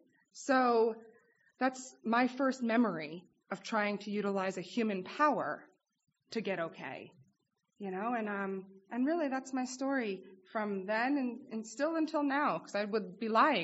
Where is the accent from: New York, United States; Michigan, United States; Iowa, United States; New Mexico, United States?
New York, United States; New York City; I grew up in New York City.